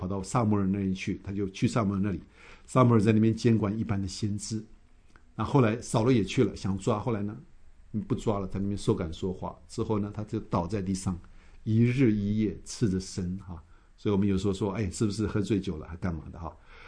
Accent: Indonesia; 你知道我从印尼来的时候，我会发一个音是中一般中国人发不出来的，就是那个 R 那个音哈。

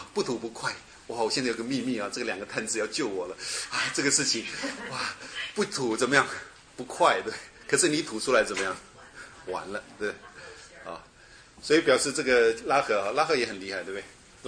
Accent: China; 不像我们中国人啊，你去可能校长或者是怎么样，就一直骂你的儿子

